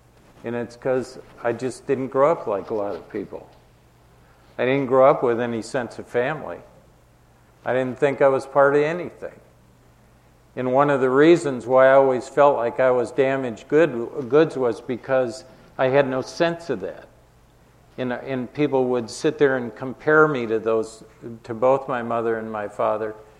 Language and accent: English; Wisconsin, United States; I grew up in Wisconsin and there's a lot of lakes in Wisconsin.